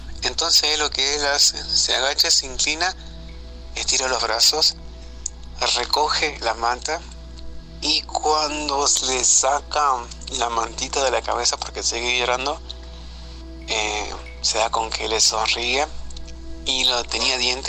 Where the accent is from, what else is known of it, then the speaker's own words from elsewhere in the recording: Salta, Argentina; soy de Salta, la capital, Argentina. Me encanta México.